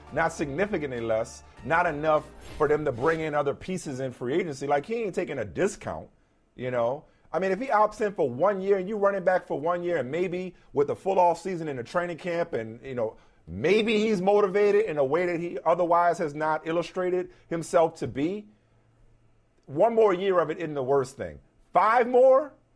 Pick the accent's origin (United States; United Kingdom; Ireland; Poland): United States; New Orleans, Louisiana; Not to mention it was, my hometown New Orleans Pelicans.